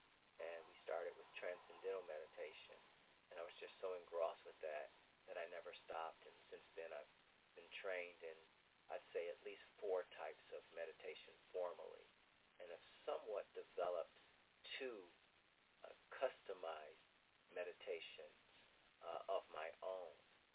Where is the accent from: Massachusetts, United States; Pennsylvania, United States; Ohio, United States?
Ohio, United States; born or raised there